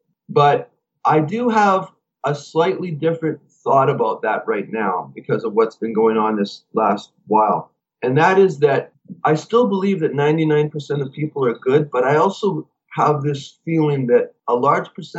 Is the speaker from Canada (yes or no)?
yes; Canada; and they'd say, well, where did you guys come from? We say, we're from Canada.